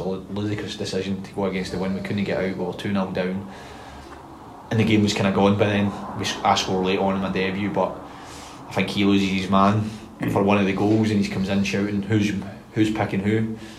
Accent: Scotland, United Kingdom; I grew up in Romulloch, so I'm local, known Partick Thistle my whole life.

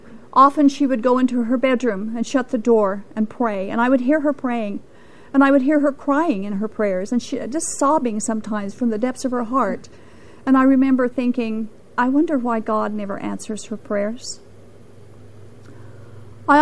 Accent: Utah, United States; I was born and raised in a local polygamy group. I was born and raised in the Kingston Polygamy Group, a thriving group here in the state of Utah.

